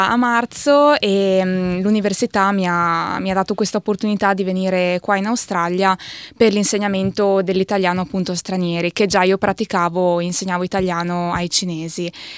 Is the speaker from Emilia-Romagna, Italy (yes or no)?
no; Madonna di Campiglio, Trentino-Alto Adige, Italy; sono di Madonna di Campiglio, nel nord Italia, ho 27 anni.